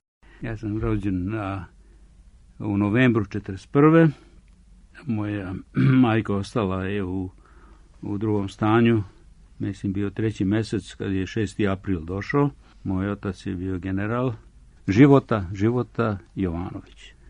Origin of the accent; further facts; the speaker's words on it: Belgrade, Serbia; born there; ja sam rođen na Čuburi, a neki 300 metara od hrama Svetog Save.